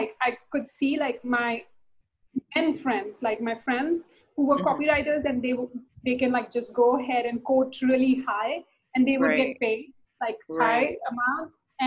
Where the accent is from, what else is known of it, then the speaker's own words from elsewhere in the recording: India; And I'm from India, so it's very highly patriarchal.